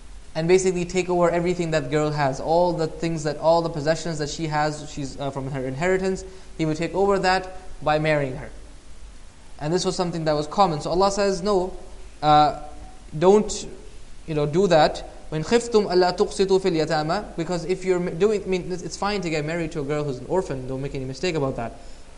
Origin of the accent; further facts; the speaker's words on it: Pakistan; moved away; Even when I was growing up in Pakistan, it was not uncommon.